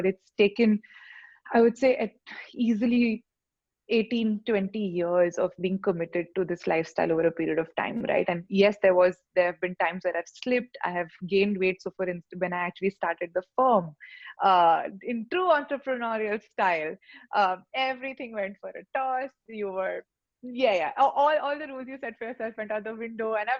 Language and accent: English; India; English is a second language; But that, I think that's just more satisfaction being an Indian, that I got like that 2 rupees ka discount.